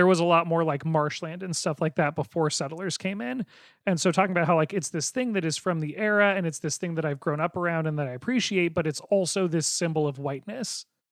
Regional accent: Pacific Northwest, United States; I grew up on Coast Salish land in the Pacific Northwest.

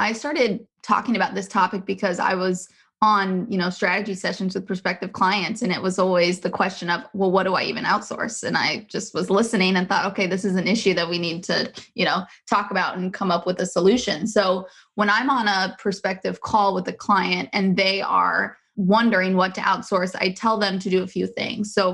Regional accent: Des Moines, Iowa, United States; now in Maryland, United States; but we are originally from, my husband and I, Des Moines, Iowa. So we are from the Midwest, and his job has us moving around the country about every 2 years.

